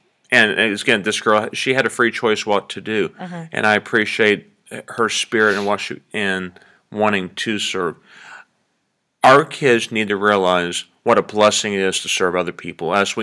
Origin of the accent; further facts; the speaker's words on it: Ohio, United States; Listen, I'm from Ohio. I don't know what you Tennessee people did.